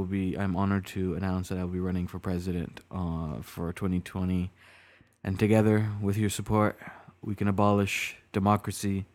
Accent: Virginia, United States; I'm like, oh, I'm from Virginia. Where are you from?

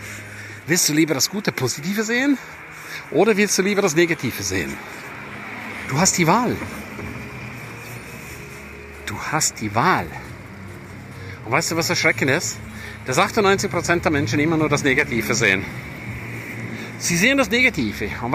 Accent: St. Moritz, Graubünden, Switzerland; Ich bin ein absoluter Fan von St. Moritz. Nicht nur, weil ich da aufgewachsen bin. Nicht nur, weil das meine Heimat ist.

